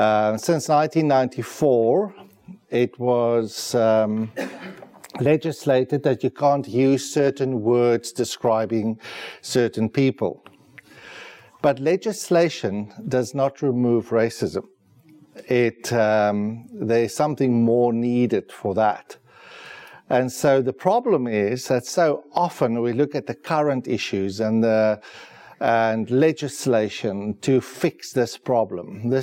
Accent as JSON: {"language": "English", "country": "South Africa", "said": "I come from South Africa."}